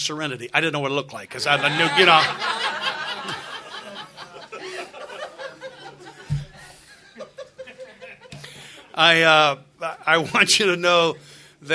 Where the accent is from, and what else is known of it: the South, United States